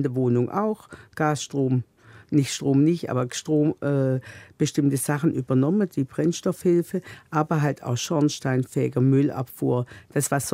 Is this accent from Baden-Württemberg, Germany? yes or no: yes; Baden-Württemberg, Germany; ich komme ja selbst auch aus Baden-Württemberg